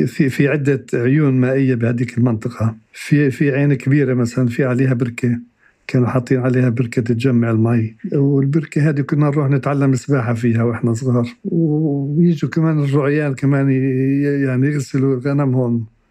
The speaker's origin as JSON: {"language": "Arabic", "region": "West Bank", "country": "Palestine", "tie": "born or raised there", "said": "فإحنا ربينا إنه إحنا أردنيين يعني مش إشي ما ضايقنا يعني، مش غلط، بالعكس كان في أصدقاء كتير من الأردن عندنا في المدرسة وطلعنا زي الإخوة يعني، بس فقدنا كتير من هويتنا."}